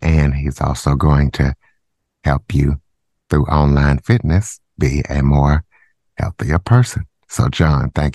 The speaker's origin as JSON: {"language": "English", "town": "Derrida", "region": "Louisiana", "country": "United States", "said": "I'm from Derrida, Louisiana."}